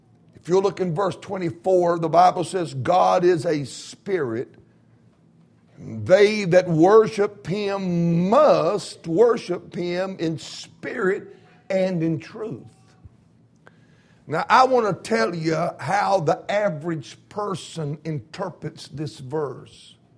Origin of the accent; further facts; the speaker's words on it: Appalachia, United States; We're not hillbillies and we're not hicks. We're Appalachian Americans. That's what we are.